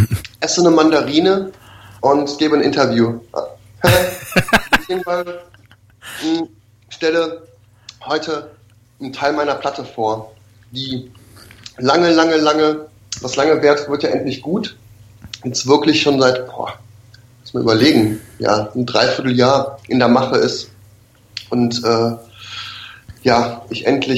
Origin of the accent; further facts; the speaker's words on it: Cologne, North Rhine-Westphalia, Germany; Nee, ich bin Kölsche Jung.